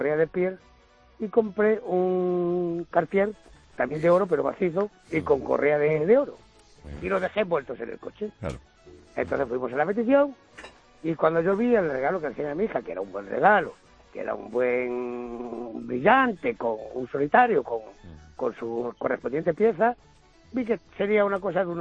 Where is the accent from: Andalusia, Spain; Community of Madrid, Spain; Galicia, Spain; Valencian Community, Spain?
Andalusia, Spain; Yo estoy muy mirado para esas cosas como buen andaluz